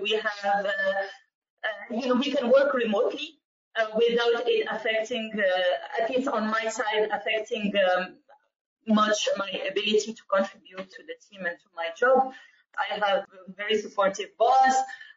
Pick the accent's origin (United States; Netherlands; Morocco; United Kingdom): Morocco; I grew up in Morocco.